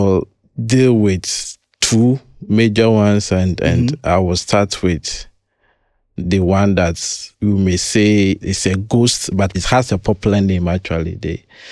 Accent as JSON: {"language": "English", "country": "Ghana", "said": "Typically, Ghanaian home, we wake up"}